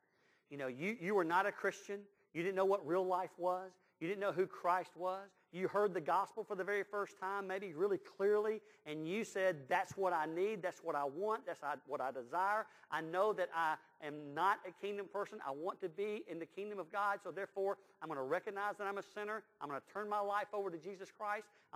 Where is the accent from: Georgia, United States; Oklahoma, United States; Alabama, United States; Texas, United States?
Alabama, United States; Birmingham; You know, I grew up in East Birmingham, not too far from Woodlawn, where Woodlawn Baptist Church was located. And I went to Banks High School.